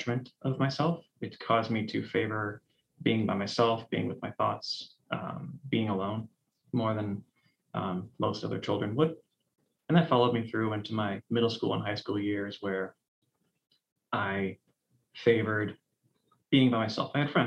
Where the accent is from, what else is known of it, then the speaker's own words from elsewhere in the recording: Cleveland, Ohio, United States; But I grew up in Cleveland, Ohio. Grew up in an area with the usual suburban, lower middle class type, usual to me.